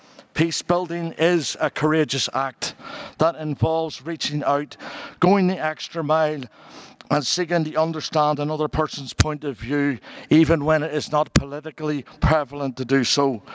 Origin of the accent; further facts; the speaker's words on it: Northern Ireland, United Kingdom; I can remember growing up in Northern Ireland in the 70s and the 80s when violence was prevalent in Northern Ireland.